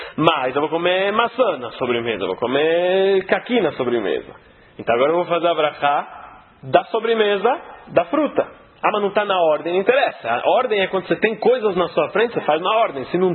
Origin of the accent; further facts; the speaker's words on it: Brazil; Mas eu como arroz, como um bom brasileiro, como arroz com feijão.